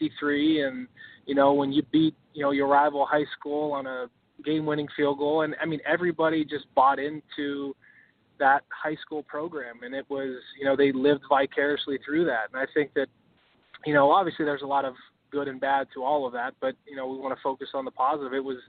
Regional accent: Pittsburgh, Pennsylvania, United States; I grew up in Pittsburgh

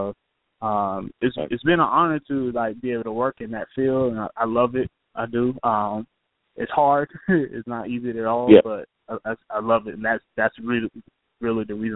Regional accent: Raleigh, North Carolina, United States; now in Orlando, United States; I'm originally from North Carolina, Raleigh, the capital, so 919, the area code. But, yeah, I moved down here to Orlando.

